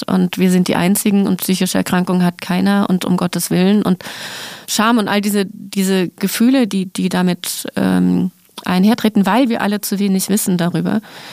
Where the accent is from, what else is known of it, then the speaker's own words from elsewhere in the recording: Frankfurt, Hesse, Germany; Ich als Frankfurterin